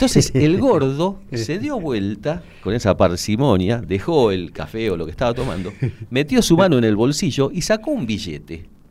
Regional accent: Buenos Aires, Argentina; Yo nací en el 61. Pero la cuento. Es cortita. Yo tendría unos 10 años, 9, 10 años. Me crié en Pompeya

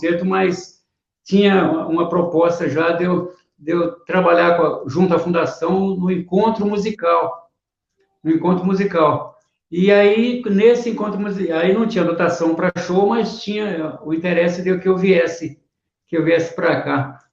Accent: Santo Antônio da Alegria, São Paulo, Brazil; born there; also born or lived in Altinópolis / Batatais / Franca / São José; Isso, eu nasci em Santo Antônio da Alegria, e de lá, Altinópolis, Batatais, Franca, São Paulo, São José.

